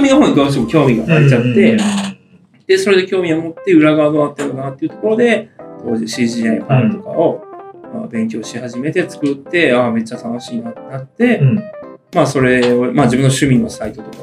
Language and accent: Japanese; Nara, Japan; まあ、僕は奈良出身で、